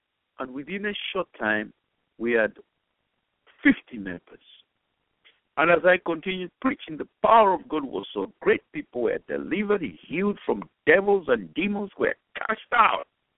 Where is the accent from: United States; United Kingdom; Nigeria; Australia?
Nigeria; moved away as an adult; now in Zambia; When I came from Nigeria, I had nothing. All I had was the anointing of the Holy Ghost from the Bible college I attended in Nigeria, the ordination I received. When I came to Zambia, all I had was my King James version of the Bible.